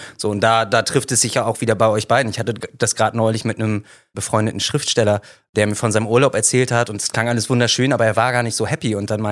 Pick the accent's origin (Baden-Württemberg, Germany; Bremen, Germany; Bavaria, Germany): Bremen, Germany; ich komme aus Bremen-Nord, wirklich. Jetzt Kaff ist zu viel gesagt, aber sehr weiter Stadtrand